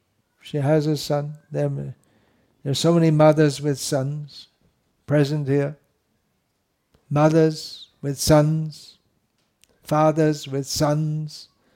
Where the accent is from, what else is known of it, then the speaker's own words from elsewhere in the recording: United Kingdom; Okay, I'm from Britain.